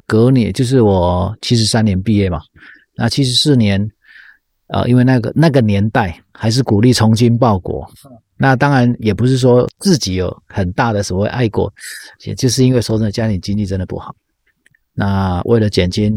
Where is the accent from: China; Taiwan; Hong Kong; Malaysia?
Taiwan; Fuli, Hualien County; 从小在这边长大，好，那这个地方是花莲县富里乡罗山村。那我们富里是花莲县最南的一个乡，那我们罗山村刚好是在这个富里乡的中央哦。